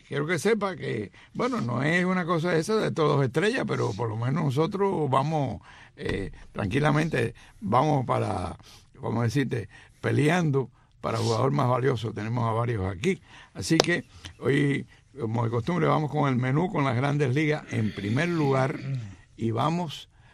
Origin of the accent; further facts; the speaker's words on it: Cuba; now in United States; Los cubanos seguimos celebrando Nochebuena, y como estamos en Estados Unidos y somos cubanos